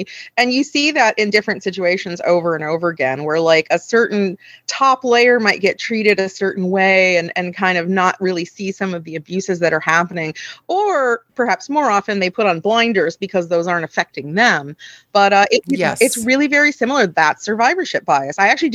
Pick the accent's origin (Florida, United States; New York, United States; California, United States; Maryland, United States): Florida, United States; My home state.